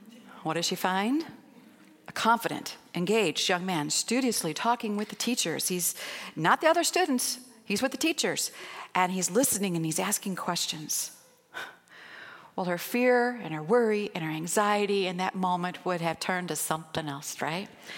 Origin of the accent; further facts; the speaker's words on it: Missouri, United States; I'm from Missouri, and we have our own version of that. It's called Arkansas.